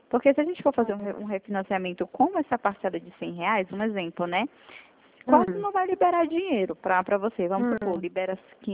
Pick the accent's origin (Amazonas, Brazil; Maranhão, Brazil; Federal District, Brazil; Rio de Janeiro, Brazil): Federal District, Brazil; Brasília; Ah, eu sou de Brasília mesmo.